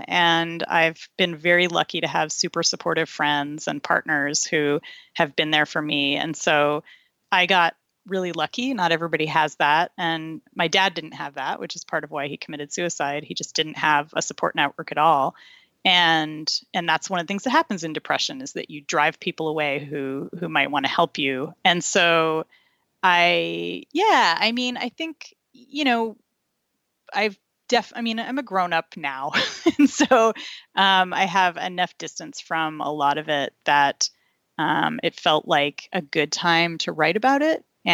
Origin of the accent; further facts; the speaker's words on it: Irvine, California, United States; I grew up in Irvine, California, and I did not engage in murder